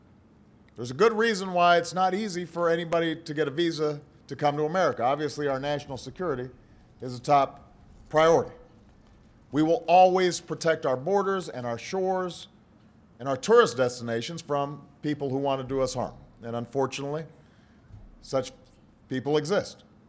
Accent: Chicago, Illinois, United States; from the Space Needle in Seattle to the skyline of my hometown in Chicago.

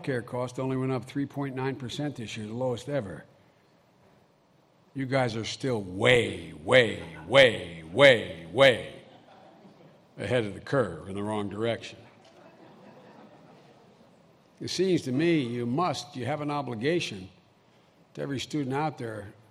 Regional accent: Scranton, Pennsylvania, United States; Irish Catholic soldiers coming back from my hometown of Scranton, Pennsylvania, could all of a sudden they could go to Harvard.

